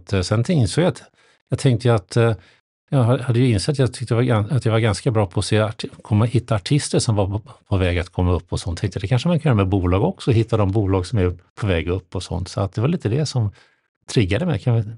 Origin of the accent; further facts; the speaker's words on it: Österskär, Stockholm County, Sweden; Jag växte upp i Österskär utanför Stockholm.